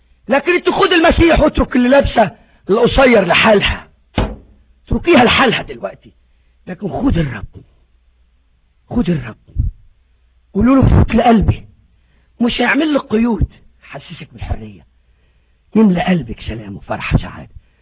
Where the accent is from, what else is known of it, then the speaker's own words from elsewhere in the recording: Egypt; يا احنا عندنا في مصر بنسميه امير الوعاظ